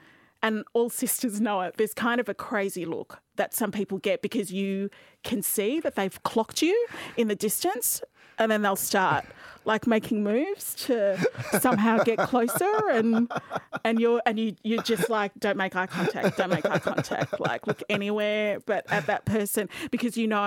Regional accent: Melbourne, Victoria, Australia; I grew up in Camberwell and Hawthorne, and it's a very lovely area, but it's polite. It's a very well-to-do area here in Melbourne.

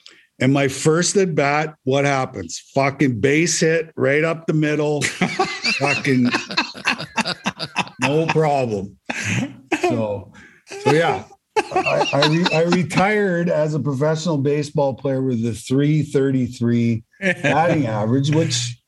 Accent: Russell, United States; the majority of them came from my hometown. You know, I told you that story, you know, when I moved to Russell, when I was 6 years old, just so happened the 13 best athletes in this little town, were all my age.

